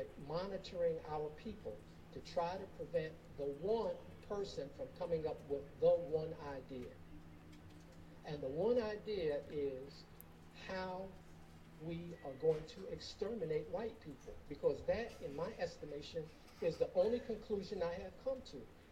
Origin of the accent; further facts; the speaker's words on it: Brooklyn, New York, United States; First of all, I grew up in Brooklyn, and I saw...